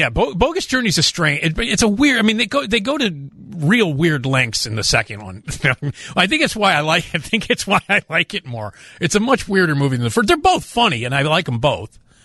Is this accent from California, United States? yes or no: no; Chicago, Illinois, United States; I mean, I'm born and bred in Chicago.